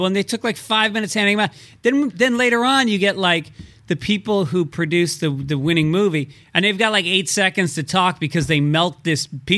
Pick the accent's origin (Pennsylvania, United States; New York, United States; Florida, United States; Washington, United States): New York, United States; I grew up in New York, and there was this rink in White Plains. Or was it Yonkers? I think it might have been Yonkers.